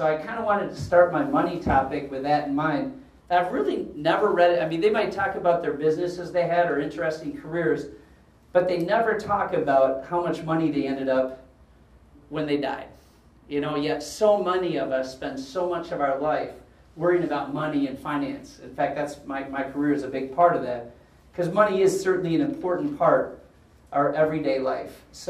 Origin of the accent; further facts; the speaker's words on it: McFarland, Wisconsin, United States; So I'll start with I'm from McFarland, Wisconsin. Anyone know where McFarland is? All right, it's a little suburb on the southeast corner of Madison.